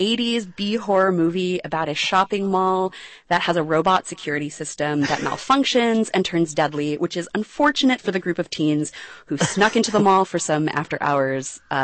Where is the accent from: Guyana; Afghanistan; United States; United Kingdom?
United States; California; I grew up in California, so I very much romanticize that image of East Coast fall